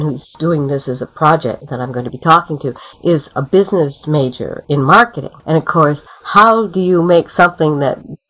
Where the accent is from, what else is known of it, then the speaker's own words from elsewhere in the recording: Toledo, Ohio, United States; I'm from Ohio. Originally, I was born in Toledo.